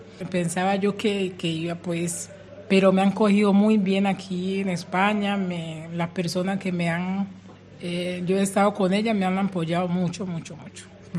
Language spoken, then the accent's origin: Spanish; Colombia; now in Albacete, Spain; De Colombia.